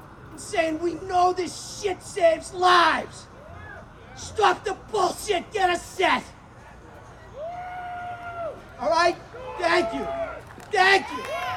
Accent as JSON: {"language": "English", "town": "Randolph", "country": "United States", "said": "First thing I gotta say is I'm from Randolph. I wanted to yell that up here my whole life."}